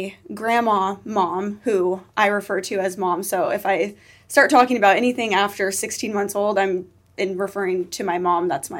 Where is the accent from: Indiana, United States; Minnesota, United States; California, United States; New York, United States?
California, United States; Bakersfield; I was born and raised in Bakersfield.